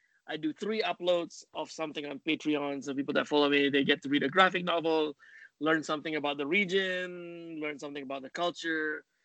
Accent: Malaysia; I'm originally from Malaysia. And that region is very, very old.

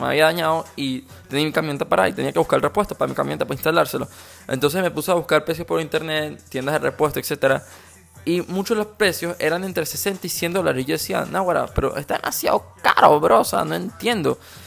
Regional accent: Venezuela; yo soy venezolano, creo que tú también eres venezolano

